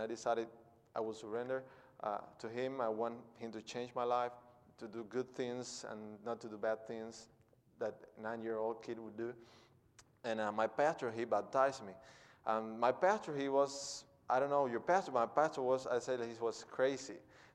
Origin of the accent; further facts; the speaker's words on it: Cuba; I come from Cuba. I'm a missionary from Cuba, serving under GAM